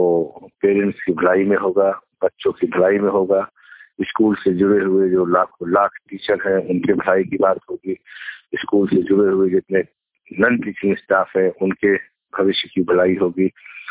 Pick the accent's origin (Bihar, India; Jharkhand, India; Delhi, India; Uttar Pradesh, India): Bihar, India; और चूंकि मैं बिहार का रहने वाला हूँ